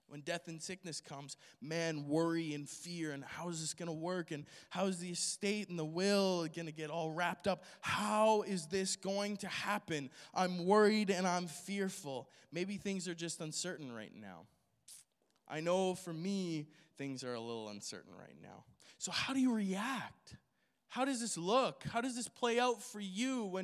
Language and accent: English; Alberta, Canada; but I come from Alberta, so this is like nothing.